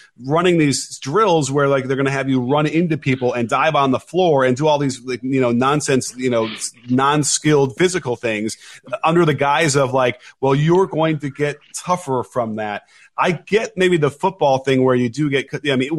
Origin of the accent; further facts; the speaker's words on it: Chicago, Illinois, United States; And so I grew up in Chicago, was a huge Michael Jordan fan and understood.